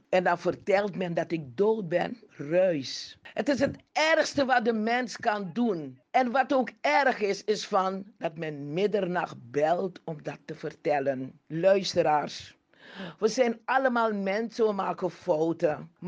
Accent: Suriname; born there; Suriname, mijn geboorteland. Een land waarop ik trots ben.

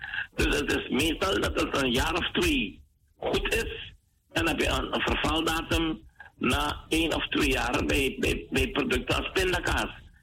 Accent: Suriname; van een hoogontwikkeld land in Europa naar een derde wereldland. Dan moet ik een beetje voorzichtig zeggen, want het is ons vaderland, ons geliefd Suriname, naar een ontwikkelingsland waar bijna niets goed loopt.

